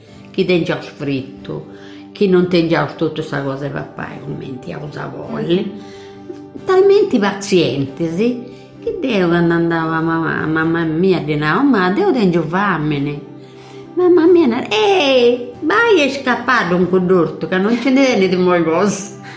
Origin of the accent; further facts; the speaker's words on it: Loceri, Sardinia, Italy; born there; sono nata a Locceri, sono 5 di agosto del 38. Sono nata in una famiglia di 10 figli